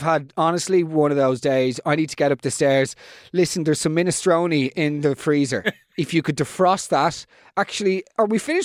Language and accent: English; Ireland; I'm Irish.